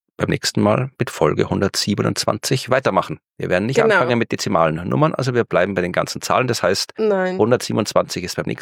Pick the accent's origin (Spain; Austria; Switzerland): Austria; Krems, Lower Austria; born there; Krems, die Stadt, wo ich geboren bin und Wien, wo ich meine Doktorarbeit über Asteroidenanschläge geschrieben habe.